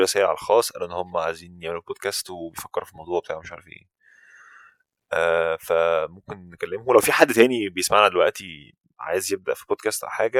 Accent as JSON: {"language": "Arabic", "town": "Benha", "region": "Qalyubia", "country": "Egypt", "said": "هو انا من بنها اصلا"}